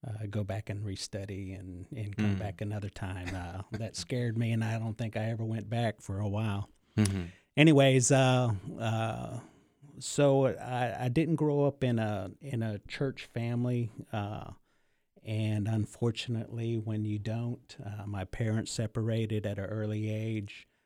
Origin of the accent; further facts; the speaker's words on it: California, United States; born there; I'm 55 years old. I was born in California, and I have a large family, five brothers, two sisters